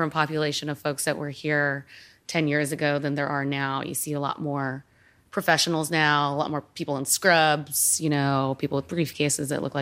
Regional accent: Salinas, California, United States; I grew up in Salinas, California, which is a small farm worker town on the Central Coast.

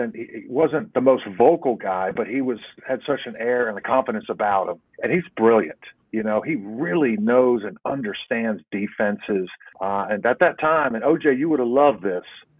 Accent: North Carolina, United States; I came from North Carolina and we predominantly ran the ball.

